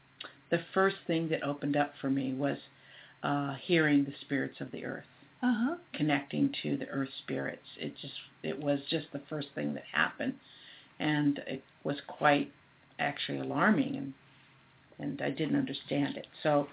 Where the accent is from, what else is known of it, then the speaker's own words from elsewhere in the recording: Sunnyvale, California, United States; growing up in Sunnyvale and living in the Silicon Valley, at that time